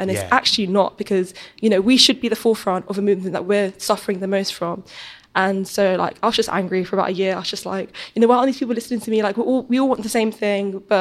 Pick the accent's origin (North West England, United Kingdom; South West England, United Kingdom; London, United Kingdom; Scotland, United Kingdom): London, United Kingdom; South Norwood; also born or lived in Chatham; I lived, like, dotted around South London. So, you know, I was born in Chatham, you know, the southwest, moved to South Norwood, so, like, just behind Crystal Palace Stadium. And now I live in Vauxhall, but, like, you know, the poor side